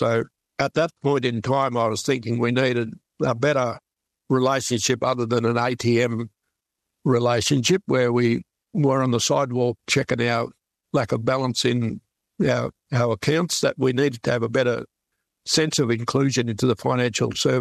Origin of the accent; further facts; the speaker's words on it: New South Wales, Australia; I grew up on the Kamaragunja Aboriginal Reserve on the banks of the Dungala, the Murray River, near Echuca, and on Yorta Yorta country.